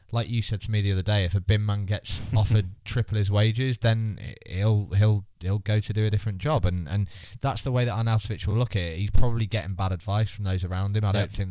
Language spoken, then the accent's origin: English; England, United Kingdom; I, as an Englishman, would definitely choose to play for England